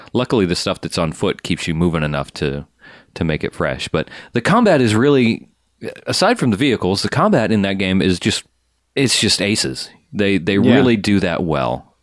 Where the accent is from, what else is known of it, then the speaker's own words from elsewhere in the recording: United States; Dude, I'm an American. I like to chainsaw anything.